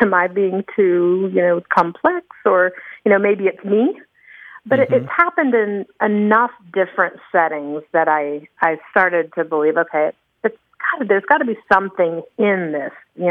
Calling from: Tallahassee, Florida, United States; Hi there, this is … I'm from Tallahassee, Florida.

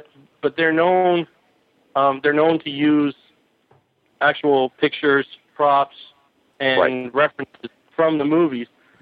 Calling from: Halifax, Nova Scotia, Canada; I'm calling from Halifax, Nova Scotia.

